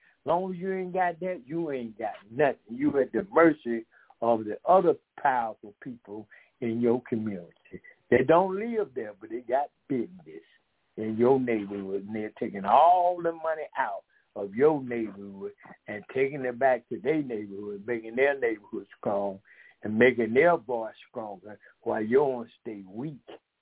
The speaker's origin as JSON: {"language": "English", "town": "Decatur", "region": "Georgia", "country": "United States", "said": "We are from Decatur, Georgia."}